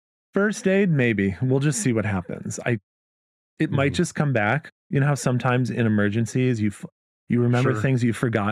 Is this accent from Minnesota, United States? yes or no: yes; Oakdale, Minnesota, United States; So I grew up in Oakdale. As we mentioned, this is the town where Derek Chauvin lived until about 2 years ago. But yeah, very run-of-the-mill, mostly white suburb of St. Paul, Minnesota.